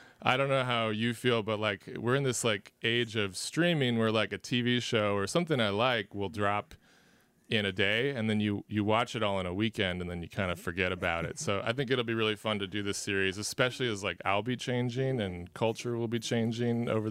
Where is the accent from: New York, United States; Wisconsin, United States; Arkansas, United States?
Wisconsin, United States; Tomah; now in Los Angeles, United States; No, I do. I really love Toma.